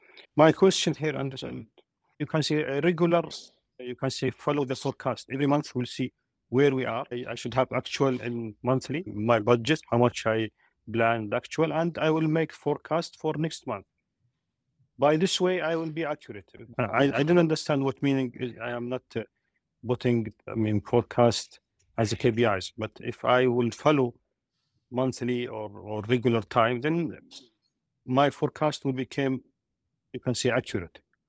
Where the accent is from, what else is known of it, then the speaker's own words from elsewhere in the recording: Saudi Arabia; English is a second language; from Saudi Arabia.